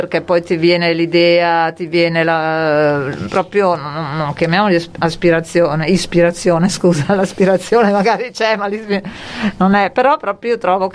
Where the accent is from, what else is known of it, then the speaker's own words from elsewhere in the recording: Milan, Lombardy, Italy; born there; a Milano, la mia città natale